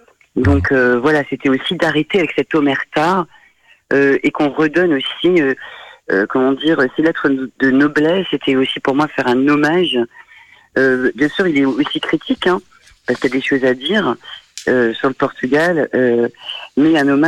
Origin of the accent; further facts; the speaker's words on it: Clermont-Ferrand, Auvergne-Rhône-Alpes, France; Moi je suis originaire de Clermont-Ferrand, donc il y a énormément d'émigrés portugais donc dans la ville de Clermont-Ferrand et en Auvergne, parce qu'il y a les usines Michelin